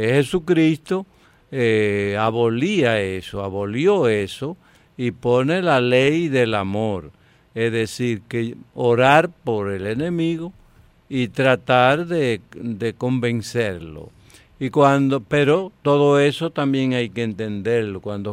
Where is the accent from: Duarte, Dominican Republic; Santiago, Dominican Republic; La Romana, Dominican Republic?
Santiago, Dominican Republic; Tamboril; Es de mi pueblo natal. Yo soy del condado de Tamboril, Santiago.